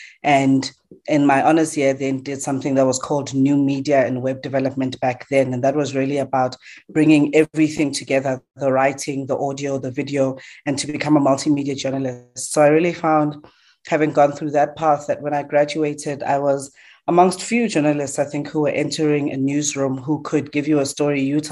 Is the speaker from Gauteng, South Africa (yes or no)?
yes; Soweto, Gauteng, South Africa; born there; I was born in … recently married last year. And I'm born in Diepkloof, Soweto. And I think generally born to a very creative family.